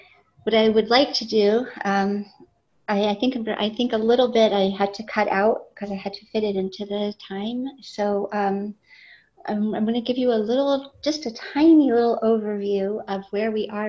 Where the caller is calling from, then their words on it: Safed, Northern District, Israel; I'm speaking from Tzfat, Ira Kodesh, Baruch Hashem.